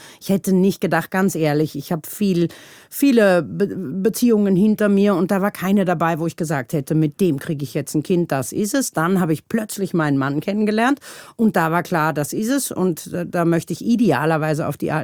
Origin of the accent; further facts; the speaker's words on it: Germany; now in Austria; Ich bin Piefke, wie man unschwer erkennen kann. Ich wohne seit über 30 Jahren mittlerweile in Österreich.